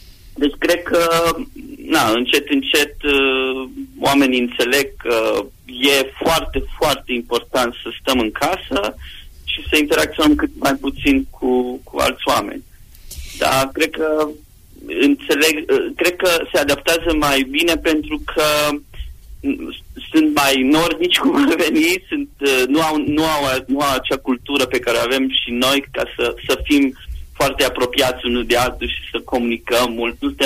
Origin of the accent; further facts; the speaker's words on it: Sovata, Mureș County, Romania; now in Kraków, Poland; sunt din Sovata, din județul Mureș.